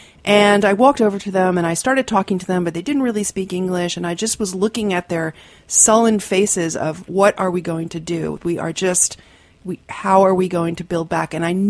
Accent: New York, United States; I grew up near Fire Island, so I was really interested in beach devastation.

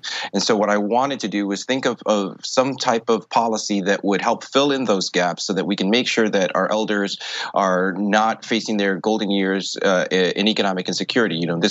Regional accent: Queens, New York, United States; I was born and raised here in Queens, but I went to school down at American University.

